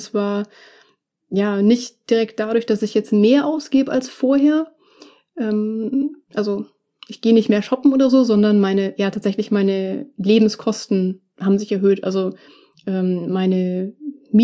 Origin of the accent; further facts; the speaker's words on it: Munich, Bavaria, Germany; München meine Heimatstadt ist und auch immer sein wird.